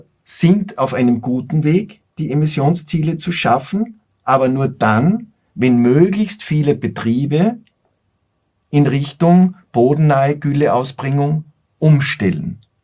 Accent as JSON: {"language": "German", "country": "Austria", "said": "Gut, warum verursacht das alles in Deutschland, bei uns in Österreich, Aufregung?"}